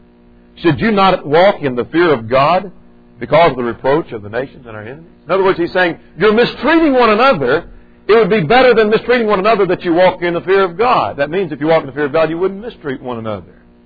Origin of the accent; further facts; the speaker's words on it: United States; I'm an American and I'm proud of it.